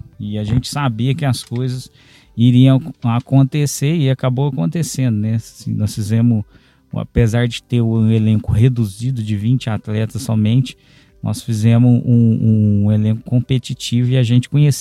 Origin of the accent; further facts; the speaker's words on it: Três Corações, Minas Gerais, Brazil; Então, eu sou natural de Três Corações, né?